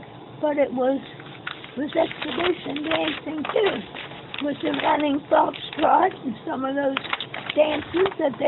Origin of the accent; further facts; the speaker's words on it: Florida, United States; Well, I grew up in Florida.